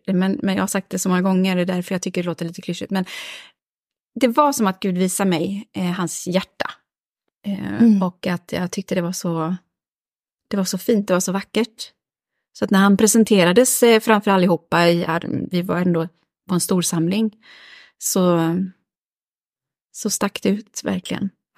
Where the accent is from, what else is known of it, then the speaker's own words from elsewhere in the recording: Örebro, Örebro County, Sweden; moved away as an adult; now in Gothenburg, Sweden; Jag kommer från Örebro. Flyttade till Göteborg när jag var 20.